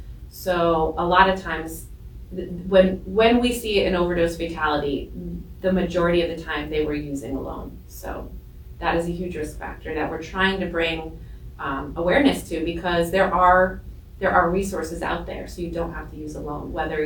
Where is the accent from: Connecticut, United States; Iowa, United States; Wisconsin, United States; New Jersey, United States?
Connecticut, United States; Griswold; So with that, I was working in Putnam, but I'm from Griswold. Here, my heart and soul from Griswold.